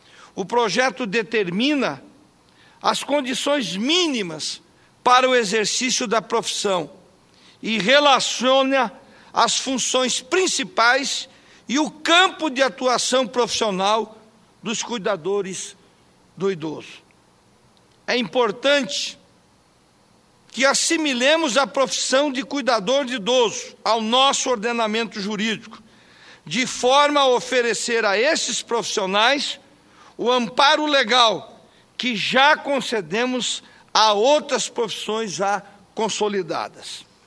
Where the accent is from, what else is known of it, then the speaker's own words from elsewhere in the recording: Mato Grosso do Sul, Brazil; nasceu lá no meu estado, de um segmento que cuidam, da ação social no meu querido Mato Grosso do Sul.